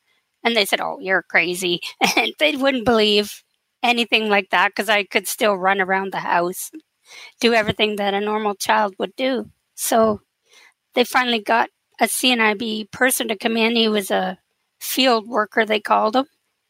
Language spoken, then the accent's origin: English; Kingston, Ontario, Canada; born there; I was born in Kingston, Ontario.